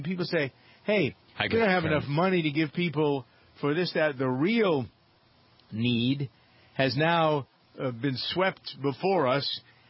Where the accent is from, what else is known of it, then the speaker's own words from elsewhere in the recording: Framingham, Massachusetts, United States; I've just been reading some email from my hometown of Framingham, Massachusetts, where there's now a big scandal about how much money they're paying for school buses.